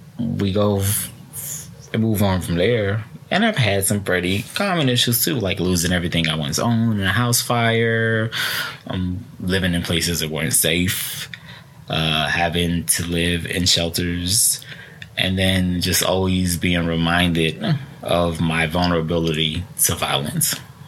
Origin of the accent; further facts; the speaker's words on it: United States; I am Puerto Rican. I grew up around Puerto Ricans and African Americans.